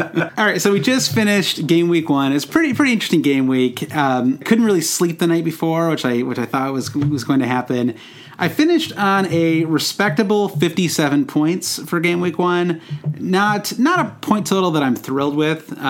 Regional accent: Michigan, United States; I grew up in Michigan, so, you know, there it's cold.

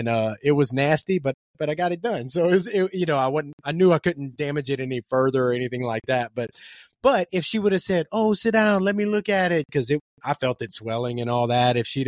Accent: Louisiana, United States; Nice. I'm from South Louisiana, man. I like sweet tea, man.

